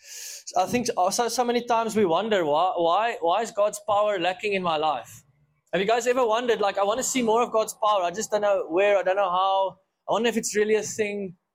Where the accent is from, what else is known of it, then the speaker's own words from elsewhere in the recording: South Africa; so I come from South Africa originally